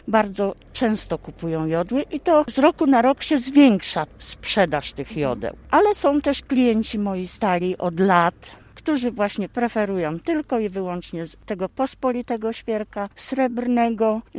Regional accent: Stara Kopernia, Lubusz Voivodeship, Poland; jestem ze Starej Koperni.

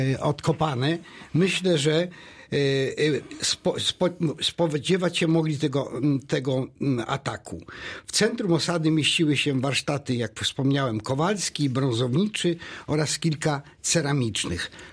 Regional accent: Jasień, Lubusz Voivodeship, Poland; ponieważ wywodzę się z Jasienia, to mam zaledwie 4 czy 5 kilometrów do tego grodziska

